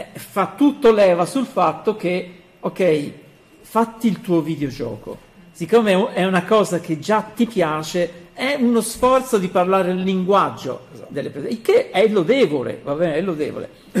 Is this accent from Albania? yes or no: no; Switzerland; questo lo dico io perché sono anche svizzero